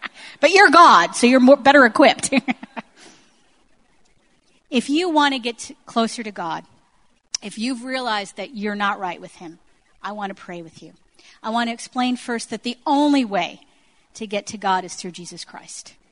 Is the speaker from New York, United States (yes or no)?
no; Detroit, Michigan, United States; And people like me, growing up in Detroit, knew how to fight.